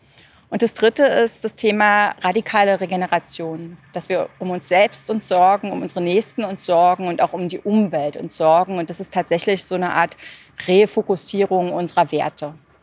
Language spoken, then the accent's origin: German; Berlin, Germany; now in Vienna, Austria; Als ich nach Wien gekommen bin, man hört es, ich komme ursprünglich aus Berlin